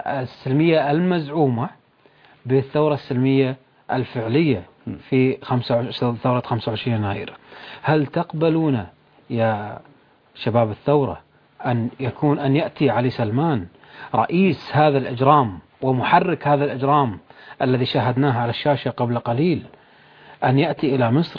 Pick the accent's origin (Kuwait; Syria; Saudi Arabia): Kuwait; وأنا كويتي أقول هذا الكلام، نحن شعب الخليج شعب واحد ونسبنا واحد ودمنا واحد وأصولنا واحدة وكلنا أشقاء